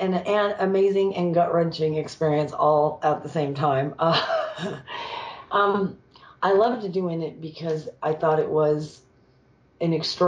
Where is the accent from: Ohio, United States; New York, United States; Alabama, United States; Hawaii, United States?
Alabama, United States; Silver Hill; moved away as an adult; now in California, United States; Well, I spent my young life growing up in Silver Hill, Alabama, of all places. I came here at pretty much 6 weeks after I graduated from high school, I came to California